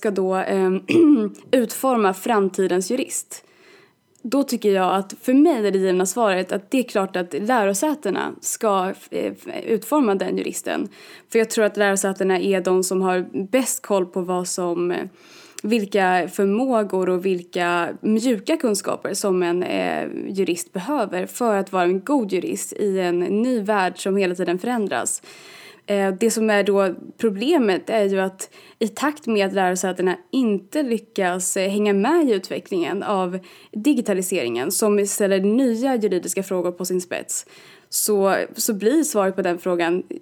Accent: Falun, Dalarna County, Sweden; Jag är från Falun, jag tycker Falun är jättefint.

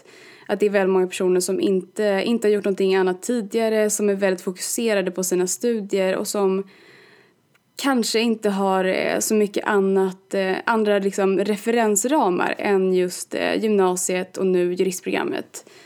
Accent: Falun, Dalarna County, Sweden; jag kommer ursprungligen från Falun. Tyvärr så hör ingen det på min dialekt, vilket jag alltid är så besviken över.

